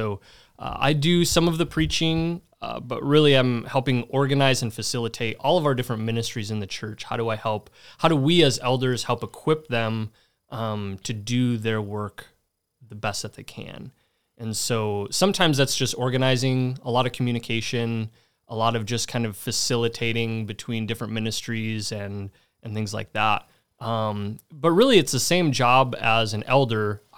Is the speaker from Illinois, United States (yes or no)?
yes; Illinois, United States; So I grew up in Northern Illinois, not too far from here, about 2 hours away